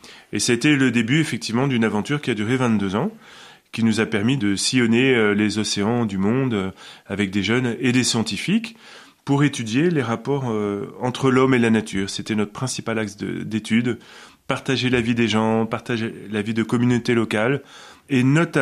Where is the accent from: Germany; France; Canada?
France; Paris, Île-de-France; c'est vrai que j'ai grandi au cœur de Paris, dans une école où il y avait 1000 élèves, mais un seul arbre